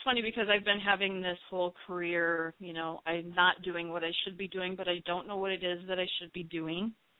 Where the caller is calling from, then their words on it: North Carolina, United States; I'm calling from North Carolina.